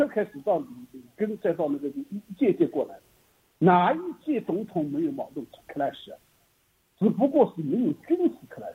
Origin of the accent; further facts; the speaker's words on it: China; 不要期待美国什么民主党、共和党会对我们中国人好，不可能的